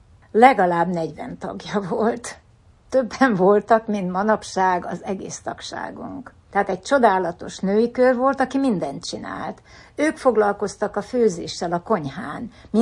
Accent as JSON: {"language": "Hungarian", "town": "Zalău", "region": "Sălaj", "country": "Romania", "moved": "as an adult", "lives_now": "Miami, United States", "said": "Én Erdélyből származom, Zilahról jöttem ezelőtt 33 évvel."}